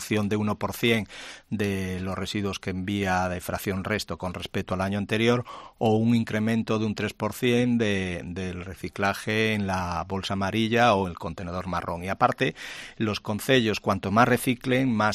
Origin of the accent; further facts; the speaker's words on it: Galicia, Spain; El coste depende, como buen gallego decimos, depende, ¿no?